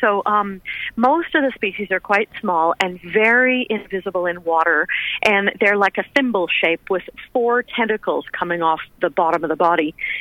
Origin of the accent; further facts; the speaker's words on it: Valley of Enchantment, California, United States; now in Hobart, Australia; I was born in Palm Springs in the desert. I was raised in a little town in the mountains called Valley of Enchantment.